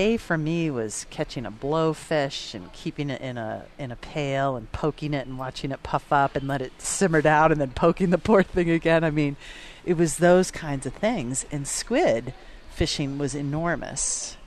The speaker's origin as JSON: {"language": "English", "country": "United States", "tie": "born or raised there", "said": "the biggest influence for me is growing up on Long Island Sound."}